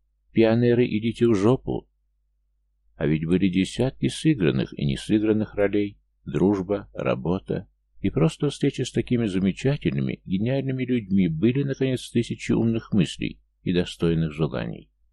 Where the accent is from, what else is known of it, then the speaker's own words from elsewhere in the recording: Taganrog, Rostov Oblast, Russia; born there; меня тоже родила мать, о занятости своих теток ничего сказать не могу, не знаю. Но родила не в Москве, а в Таганроге. Замечательный город, к тому же быть землячкой Чехова почетно.